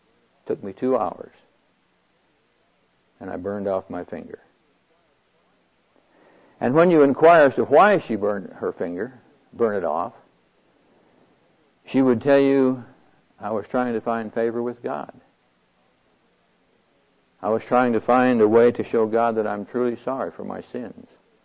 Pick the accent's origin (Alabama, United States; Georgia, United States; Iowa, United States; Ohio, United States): Iowa, United States; Neola; Now, I'm from Neola, Iowa, population 900. I'm not used to this kind of stuff.